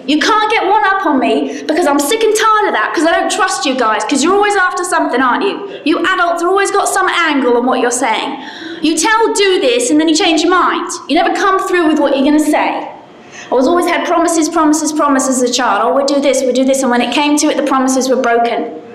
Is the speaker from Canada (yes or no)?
no; England, United Kingdom; moved away as an adult; now in United States; it's very cheap to live in America compared to England. So I moved to America.